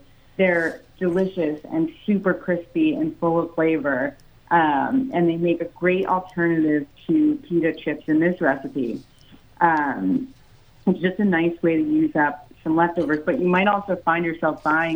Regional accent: East Coast, United States; now in West Coast, United States; growing up on the East Coast and spending a lot of time in New York, things are pretty bleak until you see those first greens of spring

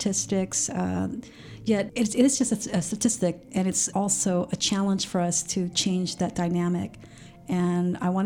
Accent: California, United States; now in Sacramento, United States; I came from the Bay Area, and I'm sure if I started this technology company, it would be a different story in the Bay Area.

